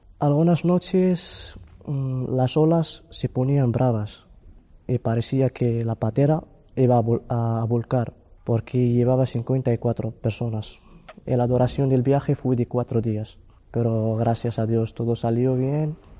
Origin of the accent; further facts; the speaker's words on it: Morocco; now in Spain; Soy de Marruecos